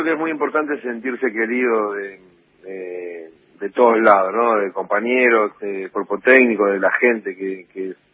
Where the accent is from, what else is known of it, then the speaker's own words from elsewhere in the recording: Argentina; como argentino